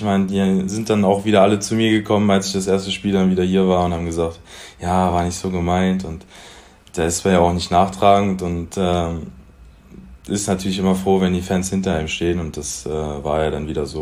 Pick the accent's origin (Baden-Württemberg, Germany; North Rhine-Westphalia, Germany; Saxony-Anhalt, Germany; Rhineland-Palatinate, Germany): Saxony-Anhalt, Germany; Magdeburg; Aus Magdeburg.